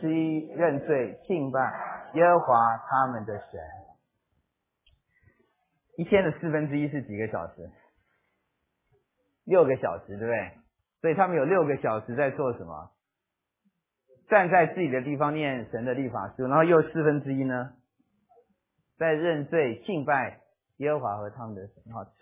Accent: China; 你知道犹太人新年跟我们中国人的新年不一样，我们中国人新年是所谓的也是 New Year， 对不对？

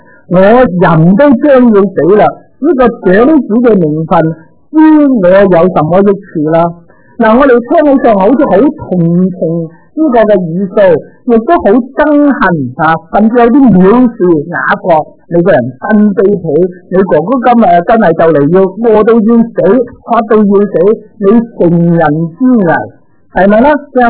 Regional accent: Guangdong, China; 我哋广东人话交白钱啊

